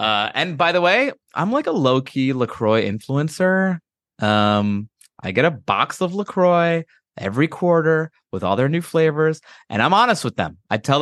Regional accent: East Coast, United States; Really? Well, I grew up on the East Coast, so I guess that's why I didn't flag it.

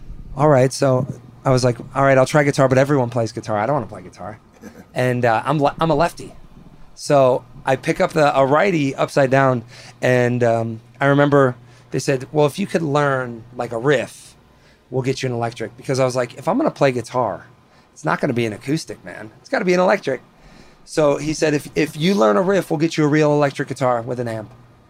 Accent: Wisconsin, United States; Dude, growing up in Wisconsin for me was like growing up like 30 years behind.

